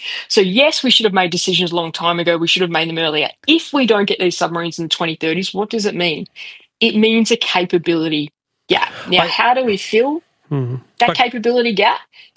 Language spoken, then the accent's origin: English; Broken Hill, New South Wales, Australia; I grew up in Broken Hill and went to Alma Public School and Willie Alma Public School